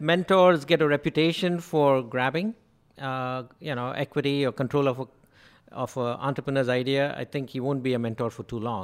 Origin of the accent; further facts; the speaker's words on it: India; moved away as an adult; now in United States; We came from India here because India was very socialistic when we left India 30 years ago, 40 years ago.